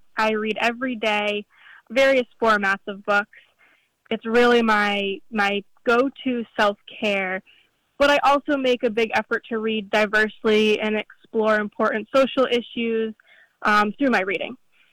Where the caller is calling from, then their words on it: Vermont, United States; I'm calling from Vermont.